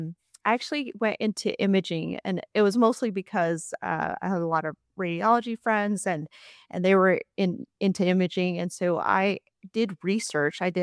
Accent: Utah, United States; I'm from Utah originally, and I worked at Hill Air Force Base as a resident.

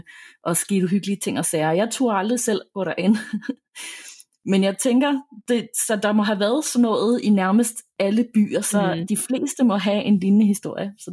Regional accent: Tappernøje, Zealand, Denmark; Jeg kan huske der, hvor jeg voksede op nede i Tappernøje, der var der også sådan et forladt hus

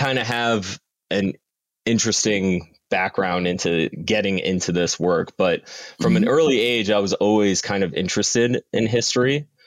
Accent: New York, United States; even though growing up in New York, it was like every Easter we were going down to Puerto Rico and like really visiting the island, visiting my grandparents.

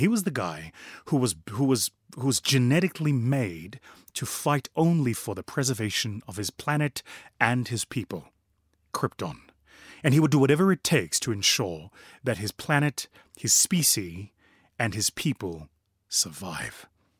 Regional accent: South Africa; from the United Kingdom, of course, from my home country, South Africa.

